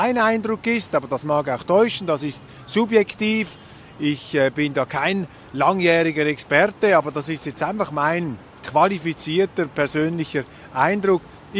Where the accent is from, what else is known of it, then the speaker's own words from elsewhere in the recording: Switzerland; Mich interessiert natürlich auch die Perspektive des Kleinstaats als Schweizer. Wir sind auch einer.